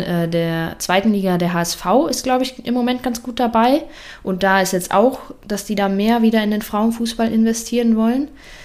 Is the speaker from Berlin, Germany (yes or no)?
no; Dülmen, North Rhine-Westphalia, Germany; Dülmen. Sagt wahrscheinlich keinem was.